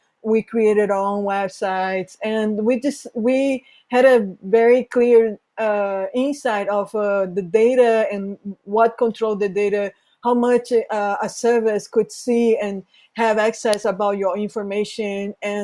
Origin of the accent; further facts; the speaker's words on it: Brazil; I'm originally from Brazil